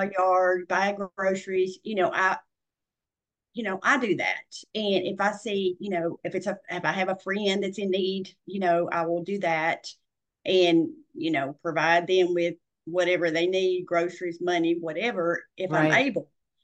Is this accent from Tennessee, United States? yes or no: yes; Tennessee, United States; I am originally from Middle Tennessee, and I grew up on a farm. As a child, I played in the barn and all that stuff.